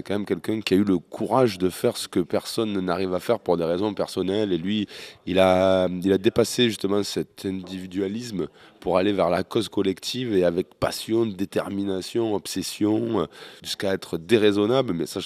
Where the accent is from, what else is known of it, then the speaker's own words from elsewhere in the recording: Marseille, Provence-Alpes-Côte d'Azur, France; moved away as an adult; déjà parce que je suis Marseillais et que c'est une histoire mythologique à Marseille